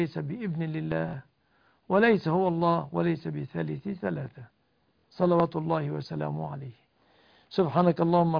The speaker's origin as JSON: {"language": "Arabic", "country": "Egypt", "said": "بلادنا مصر"}